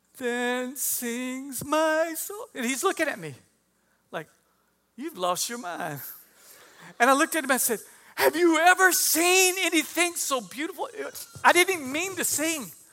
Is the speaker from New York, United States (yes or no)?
no; Texas, United States; I'm from South Texas, which is kind of like West Louisiana.